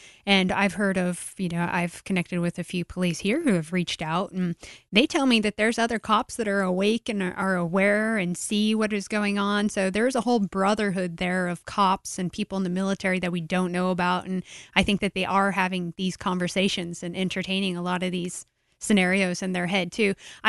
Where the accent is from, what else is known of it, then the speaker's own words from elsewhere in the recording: United States; It's not the same country that I grew up in.